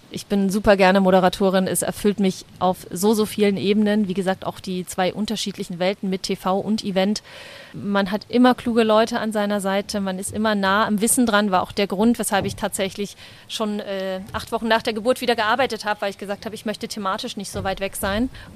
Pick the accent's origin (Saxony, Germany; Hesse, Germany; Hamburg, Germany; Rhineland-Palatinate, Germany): Saxony, Germany; accent: Saxon; Da habe ich mit meinem schönen sächsischen Akzent gesagt